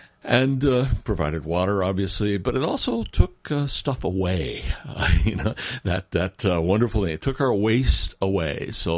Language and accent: English; Burlington, Iowa, United States; I was born and raised down in Burlington and spent the best part of my education, probably, and the best part of my childhood, paddling with my brothers, the rivers of southeastern Iowa